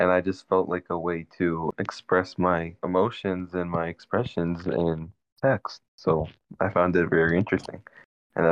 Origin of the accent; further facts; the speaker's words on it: Maryland, United States; I'm from Maryland.